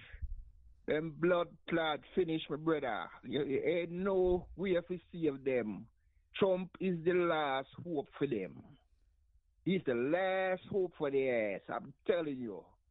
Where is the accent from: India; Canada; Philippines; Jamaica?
Jamaica; now in United States; You see, I remember when I was coming from Jamaica, right? And I went to the U.S. Embassy.